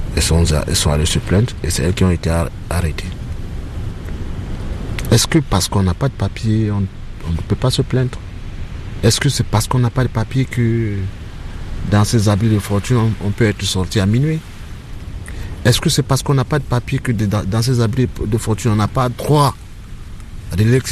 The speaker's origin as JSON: {"language": "French", "country": "Cameroon", "moved": "yes", "said": "Je suis allé du Cameroun vers le Nigeria, vers le Bénin, le Togo, le Ghana, la Côte d'Ivoire, le Burkina Faso, le Mali, le Niger."}